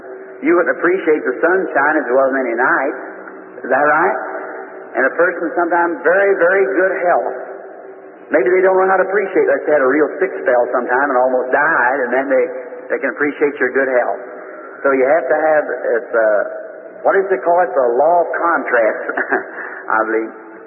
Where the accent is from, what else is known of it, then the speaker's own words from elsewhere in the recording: Kentucky, United States; This is really one of my first campaigns in Kentucky, my home state.